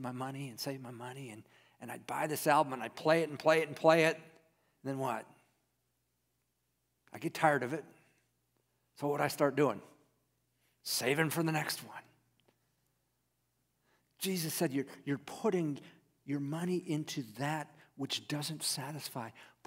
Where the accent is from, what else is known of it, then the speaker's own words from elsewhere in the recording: United States; Excuse me, I'm an American. I didn't play soccer.